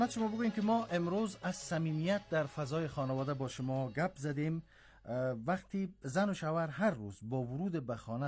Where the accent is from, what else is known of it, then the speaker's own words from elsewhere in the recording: Iran; به عنوان یک ایرانی بر شما و مردم افغانستان سلامتی و آرامش آرزو میکنیم.